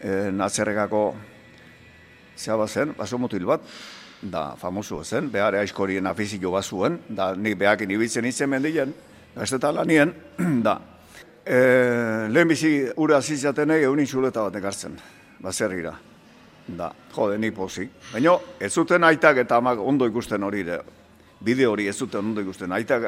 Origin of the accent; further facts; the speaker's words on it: Loiola, Basque Country, Spain; Loiolakoa. Jaioa naiz, Loiolan, Mandiola Zabazerrien jaioa, ni Loiolatarra sentitu izan naiz beti.